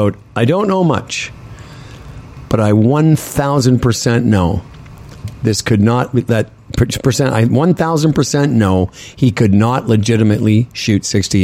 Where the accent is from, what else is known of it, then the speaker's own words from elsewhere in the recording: Canada; And being Canadian